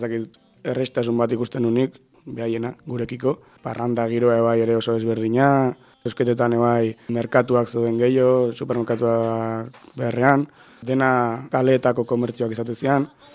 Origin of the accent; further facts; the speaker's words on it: Basque Country, Spain; also born or lived in Chile; Ze azkenean urte baten, ba, errez eta esango Txile nire herria denik, o nire herrialdea, baino zure bigarren herrialdetzat hartze duzu.